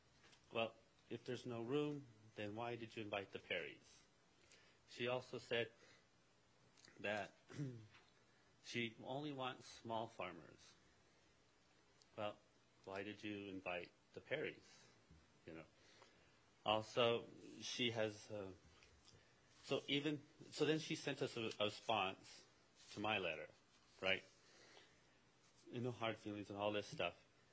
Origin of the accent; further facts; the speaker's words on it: Yerington, Nevada, United States; this is my dad … we're from Yarrington.